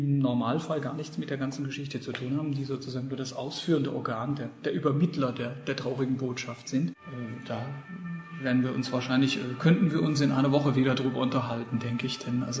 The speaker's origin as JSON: {"language": "German", "country": "Germany", "said": "dass ich einfach als Deutscher, genauso wie meine Lehrer erwartet habe, dass ich eben eine typische deutsche helle Tenorstimme habe"}